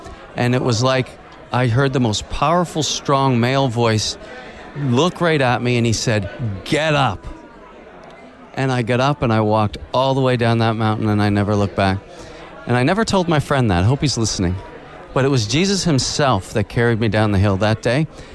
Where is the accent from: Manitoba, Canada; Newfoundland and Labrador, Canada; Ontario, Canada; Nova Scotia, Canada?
Nova Scotia, Canada; Halifax; I'm from Halifax, Nova Scotia, in Canada.